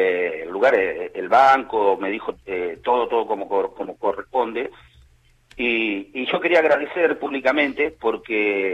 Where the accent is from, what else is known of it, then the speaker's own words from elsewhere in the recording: San Nicolás de los Arroyos, Buenos Aires Province, Argentina; Sí, San Nicolás de los Arroyos.